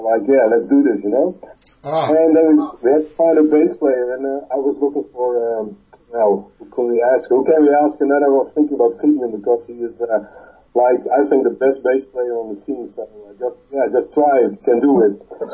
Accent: Utrecht, Netherlands

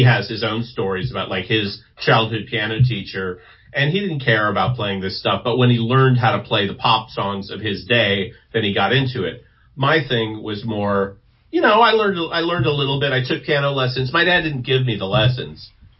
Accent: Upland, California, United States; also born or lived in Claremont; I grew up out in the Inland Empire in like Upland, Claremont. Both sides of my family are Italian American, and big extended family.

